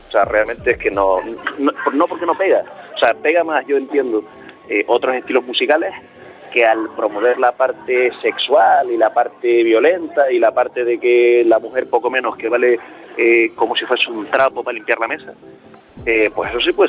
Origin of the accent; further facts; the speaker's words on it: Canary Islands, Spain; No olvidemos que Canarias tenemos cierta fama de que somos casi latinos, aunque no sea así